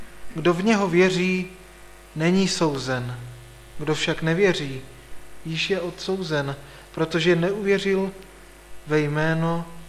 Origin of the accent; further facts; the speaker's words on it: Olomouc Region, Czechia; protože jsem z Pohduhuří Jeseníku ze Šumperska